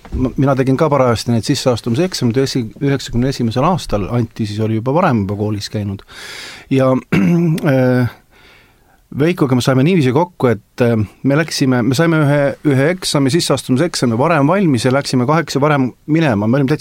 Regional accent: Saare County, Estonia; siis saime aru, et oleme siit samas Saaremalt

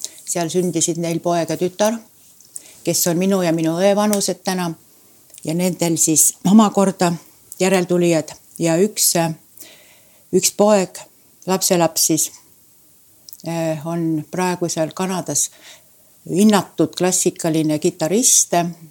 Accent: Saare County, Estonia; aga ma olen saarlane, mast ja siis, aga sa oled ka eestlane

